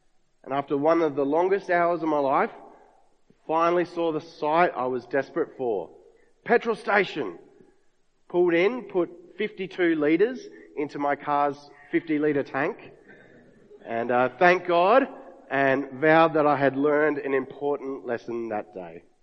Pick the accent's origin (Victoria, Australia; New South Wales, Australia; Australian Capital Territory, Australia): Australian Capital Territory, Australia; Canberra; now in Adelaide, Australia; I grew up in Canberra. My family still lives there. And so from time to time over the years that I've been living in Adelaide